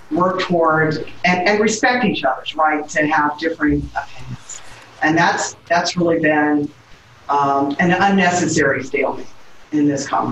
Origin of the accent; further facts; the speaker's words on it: Los Angeles, California, United States; And I'm Black, I'm from the community, I'm from the Crenshaw District, and people expect a lot from you